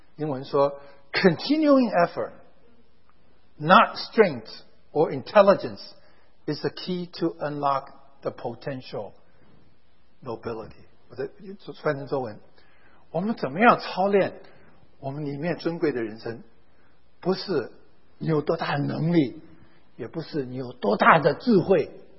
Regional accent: China; 这跟我们中国人教儿子的方法完全反过来，我们不能接受失败，我们用打用骂。

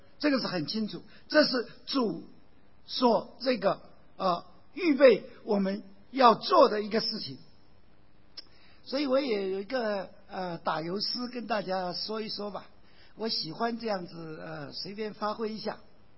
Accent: Taiwan; 也使我们从台湾来的非常的兴奋

